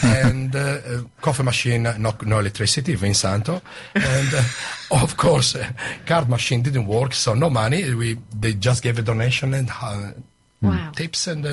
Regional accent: Sardinia, Italy; now in United Kingdom; I come from Sardinia with the ink squid black pasta.

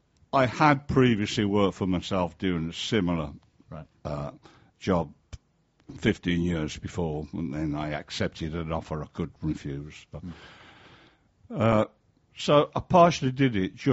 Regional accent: Birmingham, West Midlands, United Kingdom; also born or lived in Yorkshire; But I think I've spent less time in Birmingham than I have in Yorkshire.

